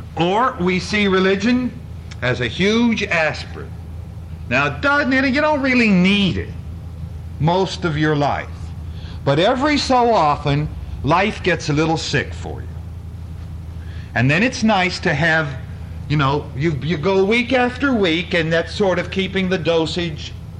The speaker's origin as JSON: {"language": "English", "town": "Scranton", "region": "Pennsylvania", "country": "United States", "tie": "born or raised there", "said": "By the whole area that I'm from. The city of Scranton, for years, there was absolutely no way anybody could be mayor if"}